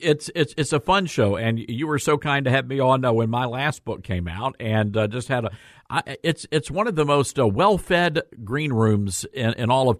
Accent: Deep South, United States; Now, growing up in the Deep South, there are just some things you don't do.

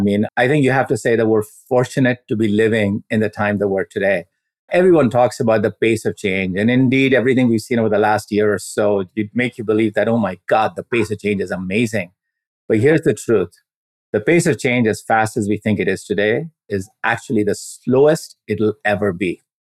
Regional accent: India; I grew up in India

